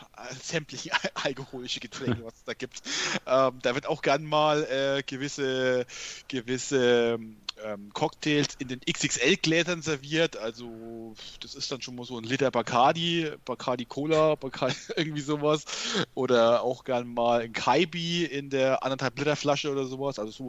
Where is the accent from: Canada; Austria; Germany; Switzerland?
Germany; Kulmbach, Bavaria; also ich komme ja aus Kulmbach, Stadt Kulmbach, bekannt.